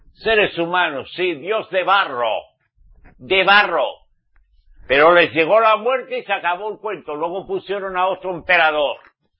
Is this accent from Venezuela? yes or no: no; Spain; en mi país España